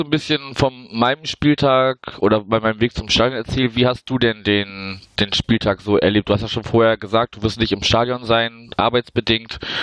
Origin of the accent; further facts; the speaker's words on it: Wuppertal, North Rhine-Westphalia, Germany; in meiner Heimatstadt Wuppertal